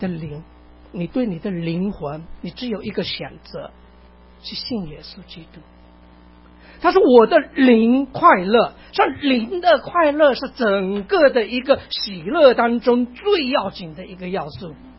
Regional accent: China; 我总觉得说我们中国人是非常有智慧

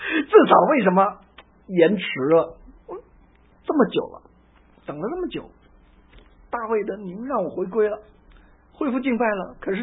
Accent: China; 我们中国人又有一句话哈，真的很经典：上梁不正，下梁歪。

